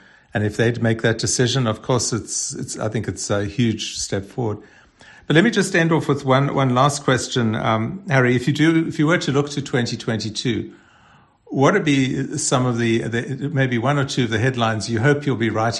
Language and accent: English; South Africa; I'm from South Africa.